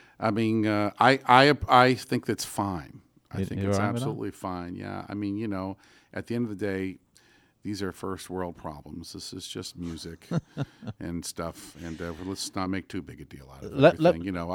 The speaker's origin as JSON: {"language": "English", "region": "California", "country": "United States", "tie": "born or raised there", "said": "The land where I was partly raised, right here in Southern California"}